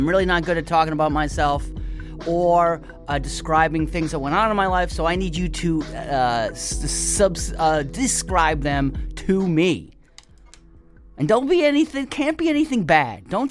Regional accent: Cranston, Rhode Island, United States; Tell your husband that is where I'm from.

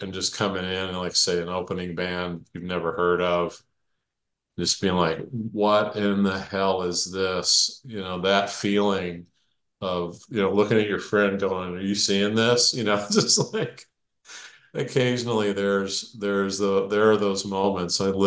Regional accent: Arkansas, United States; moved away as an adult; also born or lived in St. Louis; I grew up in Arkansas and in a sort of a small college town, and there was nobody had a band.

